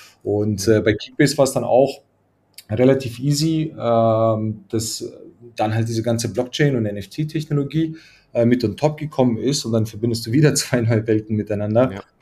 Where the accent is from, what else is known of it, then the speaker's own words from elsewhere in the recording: Croatia; now in Munich, Germany; Ursprünglich komme ich eigentlich aus Kroatien. Bin jetzt aber mittlerweile seit fast 30 Jahren in Deutschland